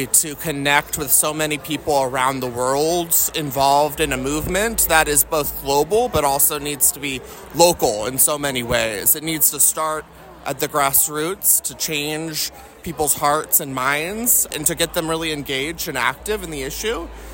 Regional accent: Austin, Texas, United States; I'm here from Austin, Texas, and I'm just here as a local organizer

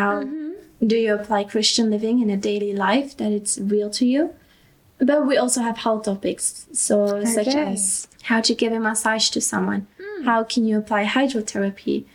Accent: Belgium; now in Austria; I grew up in Belgium, a very little country somewhere in Europe, and I decided to go to a mission school.

